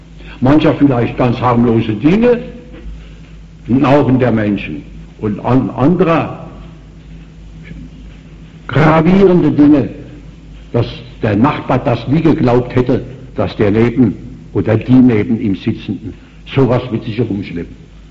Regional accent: Worms, Rhineland-Palatinate, Germany; In meiner Heimat in Worms, wo ich wohne, seit 1901 wohne ich dort in meinem Häuslein.

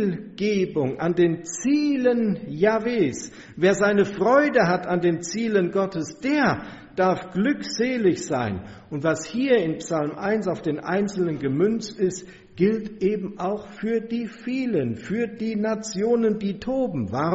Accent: Siegen, North Rhine-Westphalia, Germany; Siegen, das ist die Stadt, wo ich geboren bin, wo meine Heimat ist

